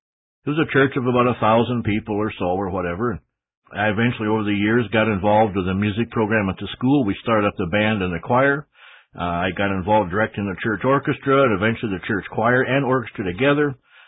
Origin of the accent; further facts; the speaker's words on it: South Dakota, United States; From the beginning, I was born in here in South Dakota, 1950. And I have many memories back there. I go back to 480 Colorado, where I grew up in that one house.